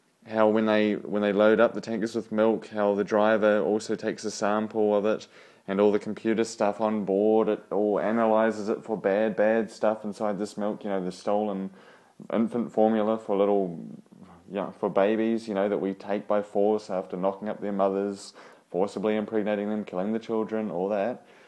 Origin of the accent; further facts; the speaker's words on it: New Zealand; And being a New Zealander, you know, we're kind of the first country in the world to give women the right to vote.